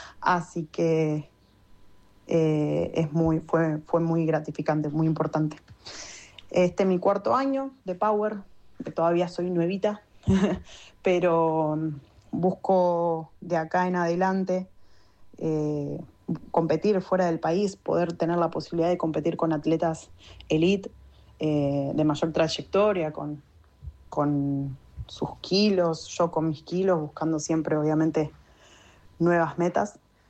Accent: Luján, Buenos Aires Province, Argentina; tengo 26 años, soy de Luján, provincia de Buenos Aires.

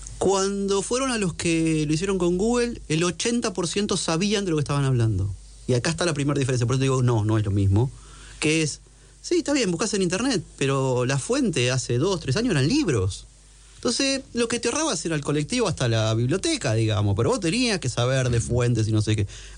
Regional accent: Ibiza, Balearic Islands, Spain; born there; Yo nací en Ibiza

